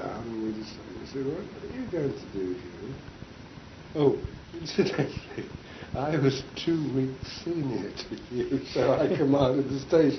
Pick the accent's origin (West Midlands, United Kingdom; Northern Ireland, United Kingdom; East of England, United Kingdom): West Midlands, United Kingdom; Rugby; Then I got back to Rugby. There was that was my hometown, incidentally, Rugby.